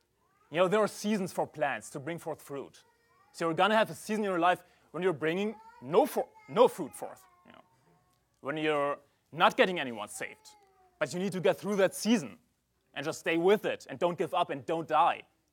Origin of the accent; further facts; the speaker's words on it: Görlitz, Saxony, Germany; English is a second language; I went soul winning in my hometown, Görlitz, which is the easternmost town in Germany, close to Poland. And this was in the former German Democratic Republic, which was a socialist state.